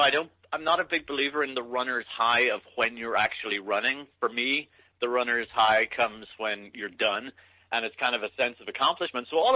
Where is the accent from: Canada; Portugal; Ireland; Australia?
Ireland; moved away as an adult; now in San Francisco, United States; So I had a childhood and adolescence and early adulthood of being sick a lot, but being Irish and young and foolish, I also smoked